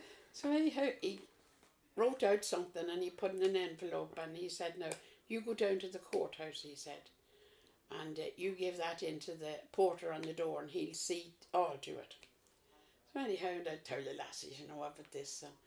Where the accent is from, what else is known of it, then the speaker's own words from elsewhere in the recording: Enniskillen, Northern Ireland, United Kingdom; I'm only 21. I was born and reared in Queen Street, Enniskillen.